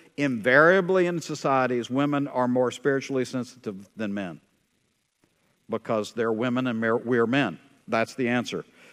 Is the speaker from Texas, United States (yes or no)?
yes; Texas, United States; The reality is air conditioning was optional when I was growing up in Texas.